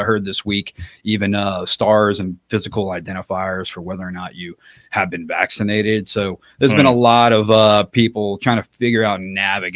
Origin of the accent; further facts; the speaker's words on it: Baton Rouge, Louisiana, United States; I'm from Baton Rouge. That's where that's where he was at. Yeah, good old Red Stick.